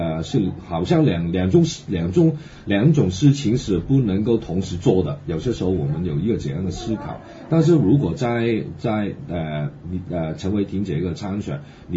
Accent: Hong Kong; 我们香港人现在都好像觉醒一样，

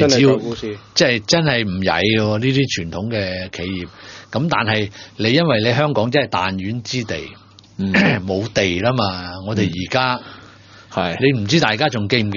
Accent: China; 即係其實我哋中國人都有幾個好叻嘅

